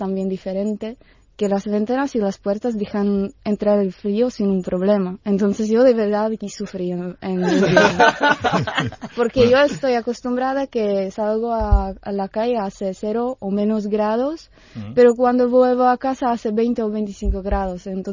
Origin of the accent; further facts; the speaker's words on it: Teplice, Ústí nad Labem Region, Czechia; born there; Spanish is a second language; also born or lived in Pilsen; mi pueblo donde nació, Teplice, como he dicho, que es un pueblo balneario, a donde viene mucha gente para curarse, que tiene muchos parques, muchos jardines y, bueno, mucha historia.